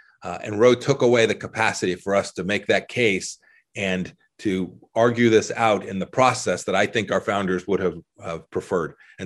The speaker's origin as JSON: {"language": "English", "region": "California", "country": "United States", "tie": "born or raised there", "said": "I grew up in Southern California."}